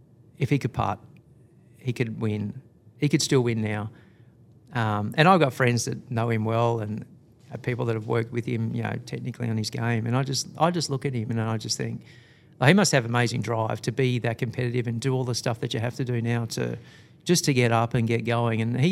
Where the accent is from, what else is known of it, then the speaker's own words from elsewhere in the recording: Australia; Like my home course, in my home state, Lake Caron, that's our premier championship layout.